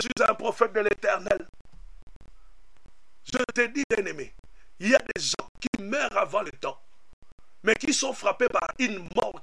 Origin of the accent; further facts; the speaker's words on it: DR Congo